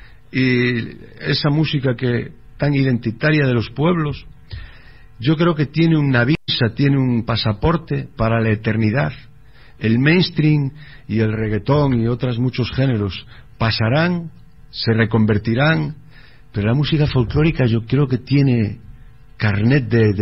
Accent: Spain; tenemos que explicar, si venimos de España, que no hacemos flamenco, que tenemos nuestro folclore propio, diferenciado

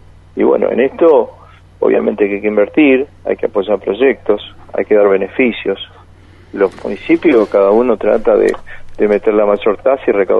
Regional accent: Argentina

